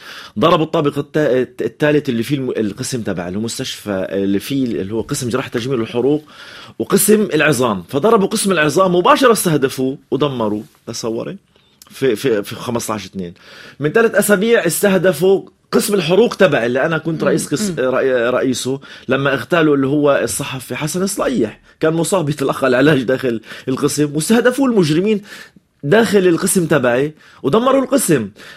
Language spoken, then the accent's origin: Arabic; Gaza, Gaza Strip, Palestine; بحكم إنه أنا من غزة وإلي أقارب في غزة وأصحابي في غزة وعلاقاتي داخل قطاع غزة